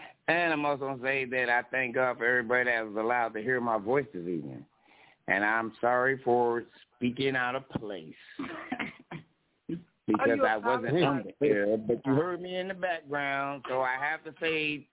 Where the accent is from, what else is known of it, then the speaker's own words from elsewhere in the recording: Brooklyn, New York, United States; I was born in Brooklyn on concrete, nigga. I ain't had a tree. We couldn't make a tent.